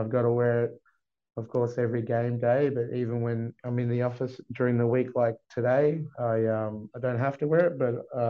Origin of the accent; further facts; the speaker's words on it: Bunbury, Western Australia, Australia; also born or lived in Perth; mob of the Noongar people down in the southwest of WA. Originally, I was born and raised in Perth, but grew up most of my life in Bunbury, in WA there.